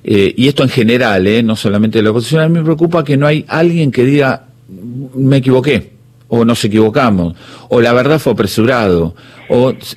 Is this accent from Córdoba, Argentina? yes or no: no; Buenos Aires, Argentina; esto lo digo como porteño